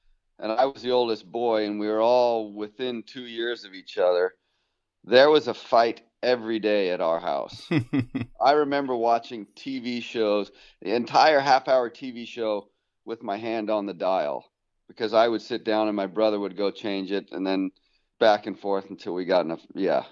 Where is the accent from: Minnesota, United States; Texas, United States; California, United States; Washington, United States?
Washington, United States; Seattle; I grew up in Montlake Park, right at the north end of Capitol Hill.